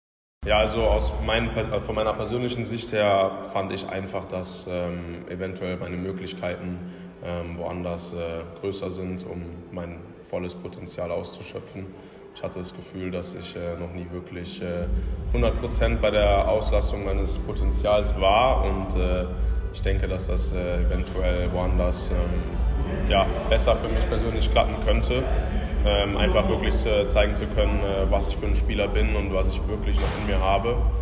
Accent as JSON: {"language": "German", "town": "Cologne", "region": "North Rhine-Westphalia", "country": "Germany", "tie": "born or raised there", "said": "Natürlich ist das so als Kölner und wenn man aufwächst mit den Haien."}